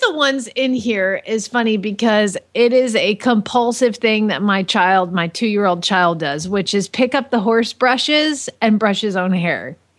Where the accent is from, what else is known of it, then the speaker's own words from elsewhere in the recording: Georgia, United States; I am from Georgia.